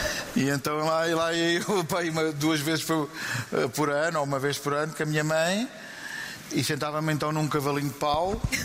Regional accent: Guinea-Bissau; born there; Eu nasci na Guiné-Bissau.

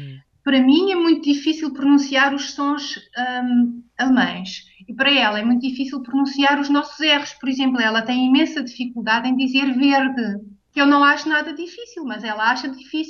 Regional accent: Azores, Portugal; now in Germany; É bastante frio no inverno, isso faz-me um bocadinho de confusão às vezes, sendo açoriana

